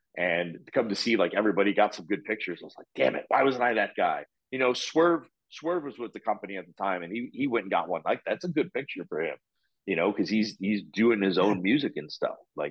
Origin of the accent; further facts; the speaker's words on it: Chicago, Illinois, United States; I grew up on AWA in Chicago. That's, I'm born and bred in the city.